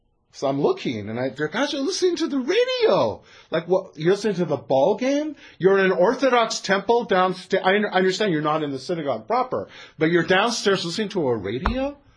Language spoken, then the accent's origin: English; Vancouver, British Columbia, Canada; the Orthodox temple, Shar Tzedek, where I grew up in Vancouver.